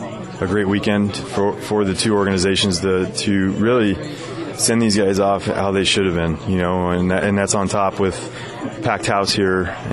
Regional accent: California, United States; watching him when I was, you know, growing up in the Bay Area, and he was a part of the Big Three.

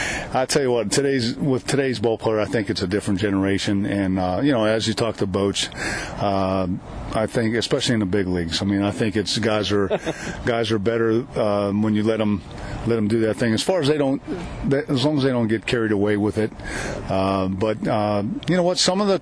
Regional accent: Pittsburgh, Pennsylvania, United States; because I grew up in Pittsburgh, and I played for this team called the Little Pirates, and the Pirates sponsored this team.

